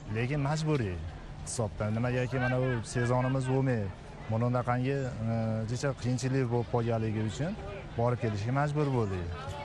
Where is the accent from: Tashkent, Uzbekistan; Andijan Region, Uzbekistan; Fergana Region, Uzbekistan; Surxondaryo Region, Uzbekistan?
Fergana Region, Uzbekistan; Shohimardon; Shohmardonda tug'ilib o'sganman. 30 yildan beri rasmchilik qilamiz shu yerlarda.